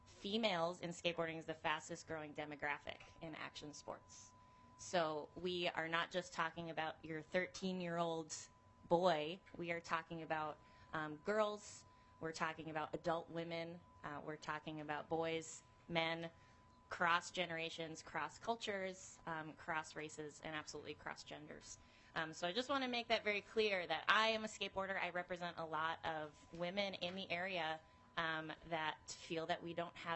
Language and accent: English; New York, United States; So I grew up outside New York City, did not have access to skate parks, very much like the suburbs of the Twin Cities.